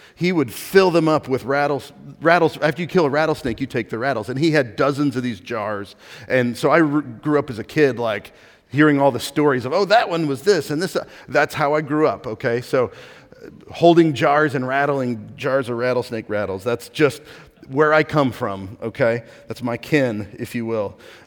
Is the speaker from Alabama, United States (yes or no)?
no; Texas, United States; I grew up in East Texas where there's poisonous snakes everywhere.